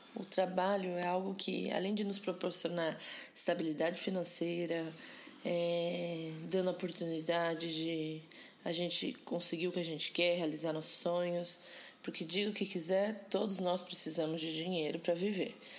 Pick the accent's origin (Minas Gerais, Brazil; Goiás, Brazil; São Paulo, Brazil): São Paulo, Brazil; Rio Claro; born there; also born or lived in São Manuel / Ribeirão Preto; Que eu sou brasileira, nasci numa cidade pequena do interior de São Paulo, chamada Rio Claro. Mudei várias vezes durante minha infância de cidade, por causa do trabalho do meu pai. Já morei em São Manuel, já morei em Ribeirão Preto.